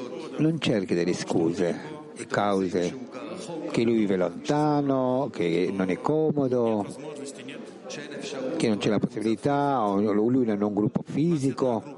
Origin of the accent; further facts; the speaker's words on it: Moyobamba, San Martín, Peru; Italian is a second language; vengo da un paese che sta all'altra punta del mondo. Vengo dal Perù. Grazie. E dal Perù vengo di una città